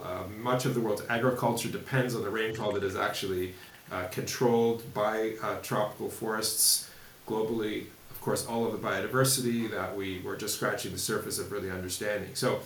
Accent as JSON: {"language": "English", "town": "Toronto", "region": "Ontario", "country": "Canada", "tie": "born or raised there", "lives_now": "Montreal, Canada", "said": "And I grew up in Toronto, by the way, so"}